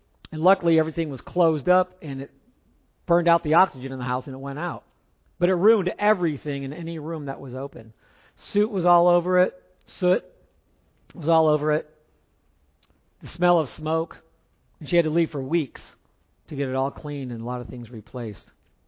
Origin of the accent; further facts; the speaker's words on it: Simi Valley, California, United States; I remember growing up in California. In the early 70s, there was a very large fire that burned for weeks.